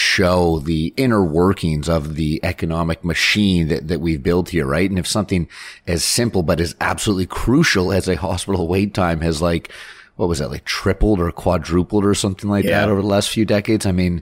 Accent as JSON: {"language": "English", "country": "Canada", "said": "We're Canadian at this point."}